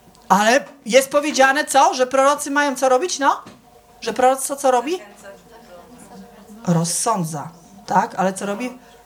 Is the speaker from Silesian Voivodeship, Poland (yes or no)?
yes; Silesian Voivodeship, Poland; my to jesteśmy takimi prawdziwymi Ślązakami, nie? Bo ja tam staty to jeszcze mam ze Lwowa, nie? Ale tutaj to my jesteśmy tacy prawdziwi ze Śląska.